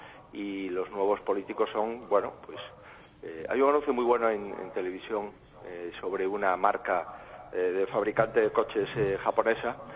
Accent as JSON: {"language": "Spanish", "region": "Galicia", "country": "Spain", "said": "porque soy gallego y en consecuencia soy español, ¿no?"}